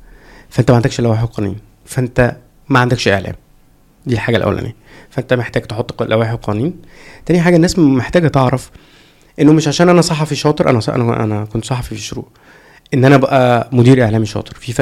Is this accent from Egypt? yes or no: yes; Egypt; بس الميزه عندنا في مصر ان عندنا شبكه طرق كويسه